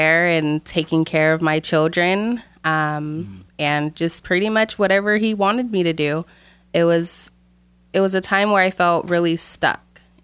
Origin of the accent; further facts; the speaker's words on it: Oroville, California, United States; I am originally from Oroville, California.